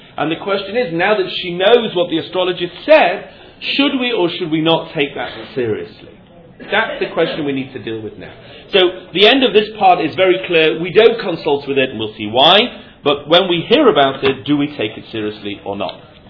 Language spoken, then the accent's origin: English; England, United Kingdom; When I was growing up in England, the number 13 was absent from all the streets.